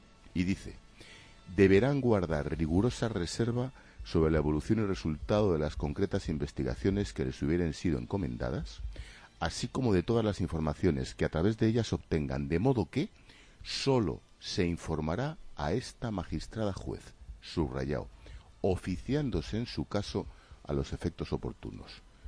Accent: Madrid, Community of Madrid, Spain; yo como madrileño de Cuatro Caminos de Pro

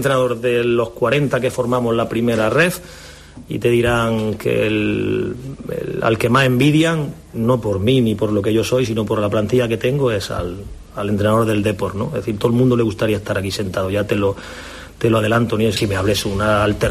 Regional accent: Granada, Andalusia, Spain; Es verdad que yo soy de Granada.

